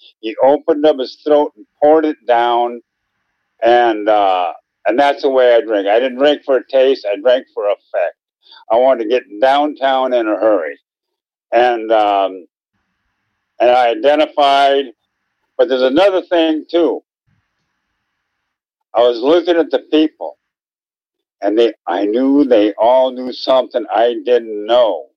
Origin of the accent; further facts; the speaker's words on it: Santa Monica, California, United States; I was born in Santa Monica in 1948. Joe Louis was still heavyweight champion. That sort of dates me. And, my mom raised me and my sister on a waitress's salary. And we lived in Santa Monica on Pine Street.